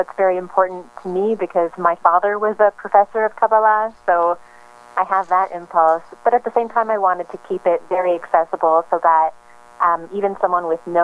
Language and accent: English; Montreal, Quebec, Canada; So Mile End is a really quirky, almost magical neighborhood in Montreal, my hometown.